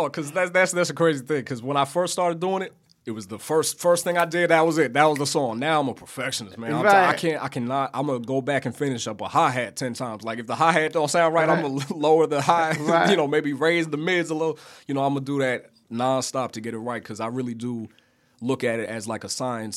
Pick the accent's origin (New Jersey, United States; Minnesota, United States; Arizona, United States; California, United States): Arizona, United States; even back home in Arizona, you know, because really I grew up a lot in Arizona, too.